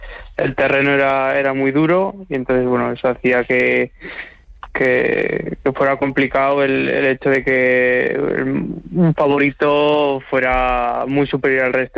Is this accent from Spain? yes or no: yes; Aragon, Spain; nos hemos juntado los cuatro que no solo somos de Aragón, sino de la misma provincia, de una edad muy parecida.